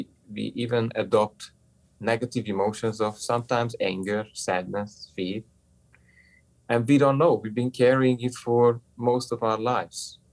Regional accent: Budapest, Hungary; English is a second language; I'm coming from Budapest.

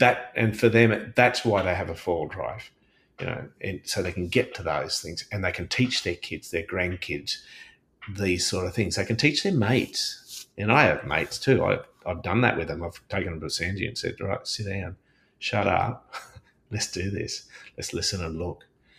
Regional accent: Papua New Guinea; I grew up in Papua New Guinea. Mum and Dad were missionaries up there, and so very, very remote where we lived.

